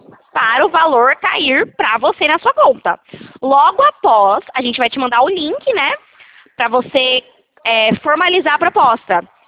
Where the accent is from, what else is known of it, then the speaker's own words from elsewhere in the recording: Itatiba, São Paulo, Brazil; Eu sou daqui de São Paulo, de Itatiba.